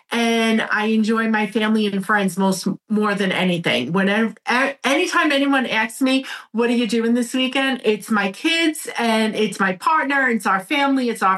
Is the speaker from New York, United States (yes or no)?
yes; Brooklyn, New York, United States; accent: Brooklyn; And as we were checking out with my Brooklyn accent, I turned around to the cashier